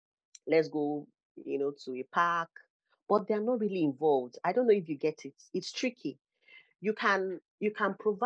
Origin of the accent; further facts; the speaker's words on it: Nigeria; growing up in Africa, I'm sure, growing up in Nigeria, many parents would agree that this was what, this was the style of parenting they were, their parents had exhibited